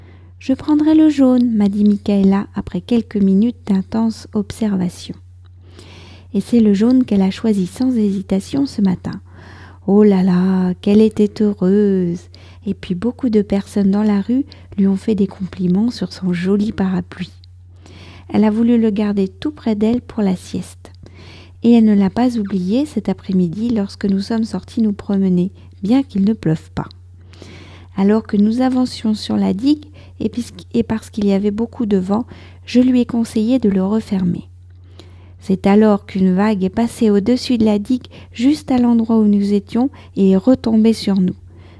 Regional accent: France; je suis française, j'habite près de Paris

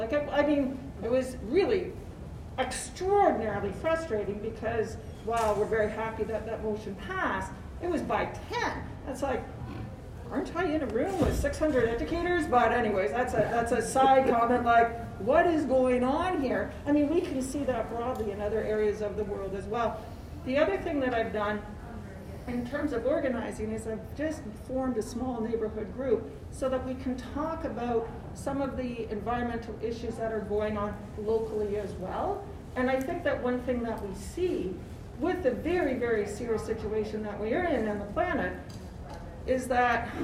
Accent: Hamilton, Ontario, Canada; I'm here from Hamilton, Canada.

